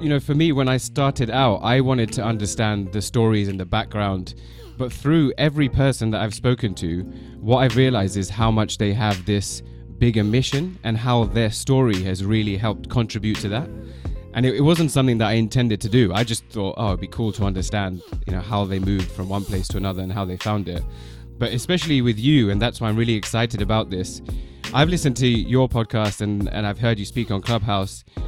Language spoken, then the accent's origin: English; United Kingdom; And I'm British, so, you know, everyone is more open than us.